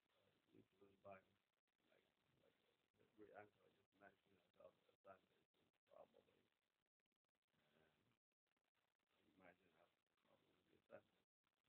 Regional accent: China; English is a second language; now in Other country; Every time we visit China, we see each other. And, the small town, like my hometown, is obviously a pretty powerful person.

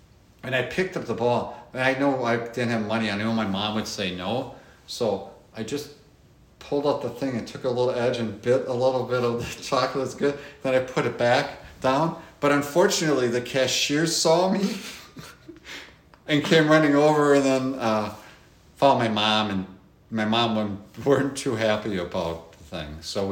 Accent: Appleton, Wisconsin, United States; I'm from Appleton, which is a paper capital of the world, really.

